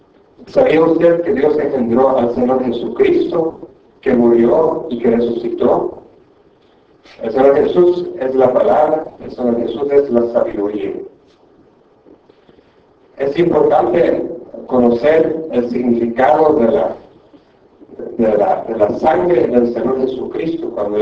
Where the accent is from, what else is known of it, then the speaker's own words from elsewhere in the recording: Belgium; moved away as an adult; soy de Bélgica, tengo 11 años ya de estar en este país